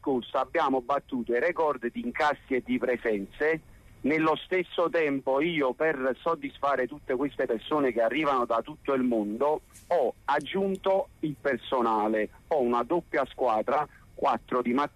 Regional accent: Naples, Campania, Italy; noi che siamo napoletani come loro

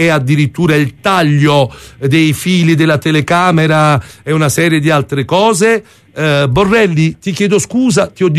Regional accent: Naples, Campania, Italy; Noi che veniamo da Secondigliano

